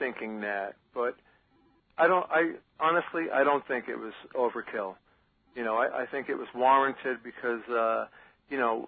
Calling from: Shirley, New York, United States

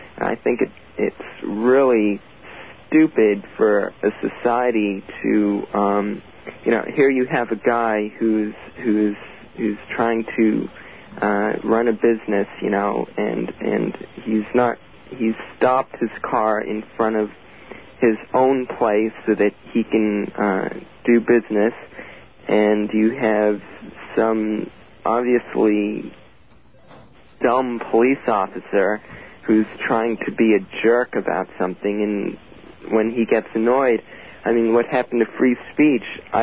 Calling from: Stony Brook, New York, United States; Stony Brook, right down the road. I live off of Stony Brook Road.

